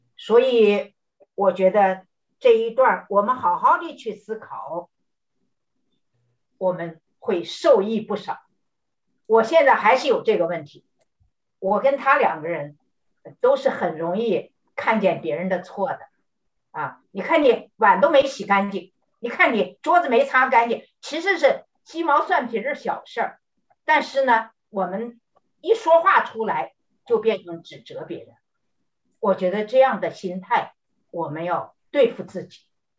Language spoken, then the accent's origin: Chinese; China; 我就想到我是从国内来的，国内一天到晚讲批评与自我批评